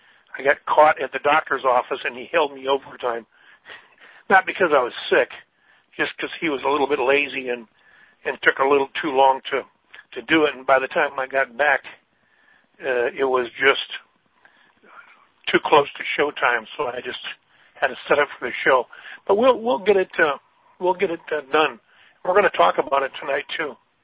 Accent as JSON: {"language": "English", "region": "Minnesota", "country": "United States", "tie": "born or raised there", "said": "And I think my home state, Minnesota, the other day was 20 below, 27 below zero."}